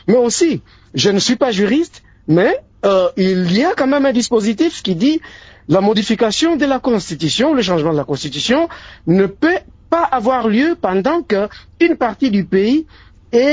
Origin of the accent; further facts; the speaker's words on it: DR Congo; en tant que journaliste, en tant que Congolais et en tant qu'électeur